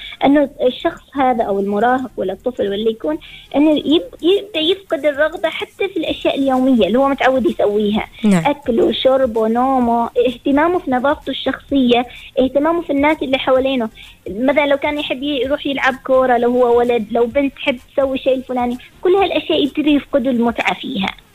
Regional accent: Oman

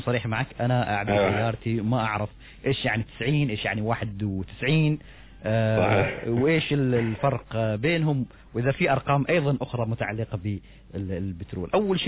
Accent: Oman; زين ال 90 حاليا العادي عندنا في عمان

